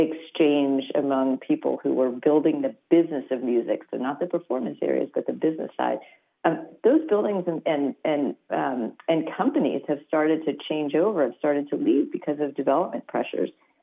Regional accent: Houston, Texas, United States; But growing up in Houston, which is a wonderful place with great food and great people, it's not very beautiful.

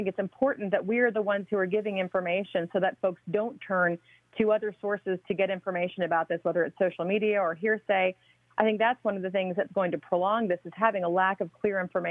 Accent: New Orleans, Louisiana, United States; because I'm from New Orleans.

